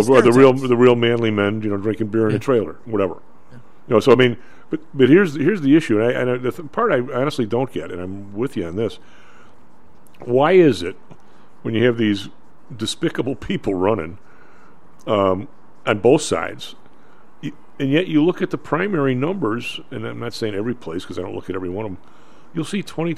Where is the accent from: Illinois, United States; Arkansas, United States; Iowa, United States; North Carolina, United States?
Illinois, United States; Evergreen Park; also born or lived in Chicago; In Evergreen Park, where I grew up, after we moved there from Chicago, but I'm saying it wasn't like we moved to the burbs because Evergreen Park was surrounded by three sides by Chicago, believe it or not.